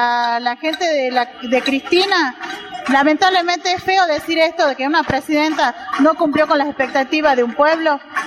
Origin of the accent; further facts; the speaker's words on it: Argentina; como argentinos estamos en democracia y tenemos derecho a reclamar